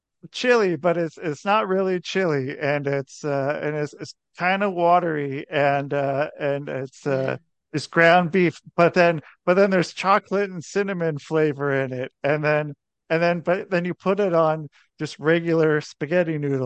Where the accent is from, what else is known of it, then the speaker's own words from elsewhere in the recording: Cincinnati, Ohio, United States; born there; I was born in Cincinnati